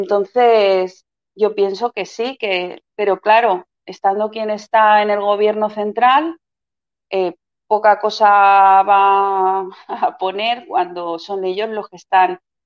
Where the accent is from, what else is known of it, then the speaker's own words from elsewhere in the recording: Catalonia, Spain; En Cataluña vivimos bien, no queremos independencia, somos españoles y catalanes y no queremos independencia.